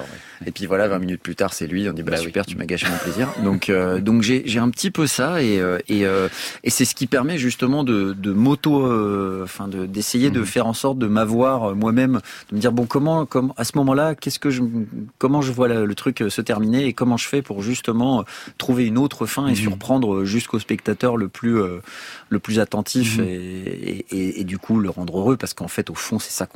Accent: Paris, Île-de-France, France; moi, j'ai vu des spectacles merveilleux quand j'étais enfant, quand j'étais ado à Paris.

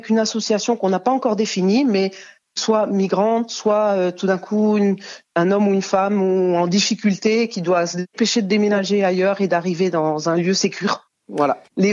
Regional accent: Grand Est, France; Non, je suis d'Alsace, origine d'Alsace.

